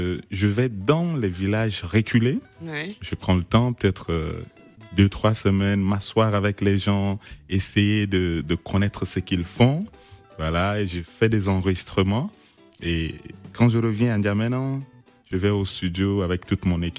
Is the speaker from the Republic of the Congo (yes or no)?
yes; Brazzaville, Republic of the Congo; born there; Ben, je sais pas, je suis né à Brazzaville.